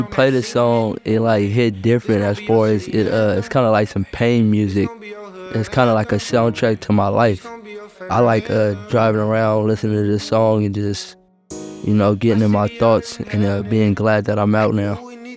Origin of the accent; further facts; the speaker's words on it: Stockton, California, United States; the only time I really go back to my city, I'm from North Stockton, California.